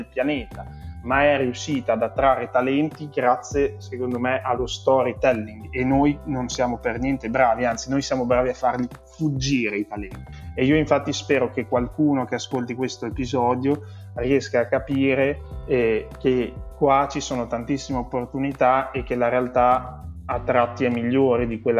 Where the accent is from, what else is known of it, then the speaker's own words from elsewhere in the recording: Emilia-Romagna, Italy; io che sono dell'Emilia Romagna e voi che siete lombardi